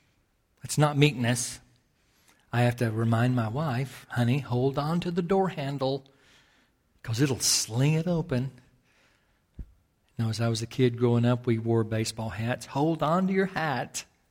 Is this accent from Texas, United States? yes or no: yes; Texas, United States; And I was raised in West Texas.